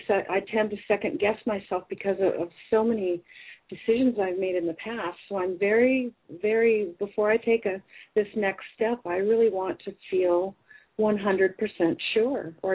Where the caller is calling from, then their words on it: Oregon, United States; I'm calling from Oregon.